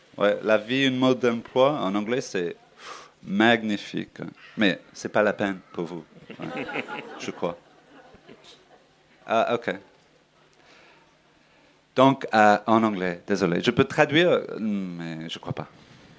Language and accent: French; Ireland; French is a second language; now in France; Je viens d'une île, ok. Ireland, c'est une île, et on est séparé de l'Europe par une autre île, Grande-Bretagne, Britain même. Tu vois, on est vraiment isolé.